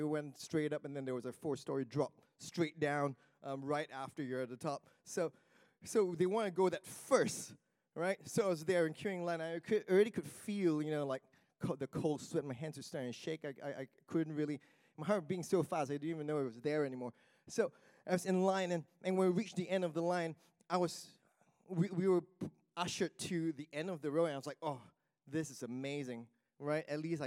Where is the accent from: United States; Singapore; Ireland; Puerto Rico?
Singapore; I was born in Singapore. I lived in several other places, but grew up over in Singapore.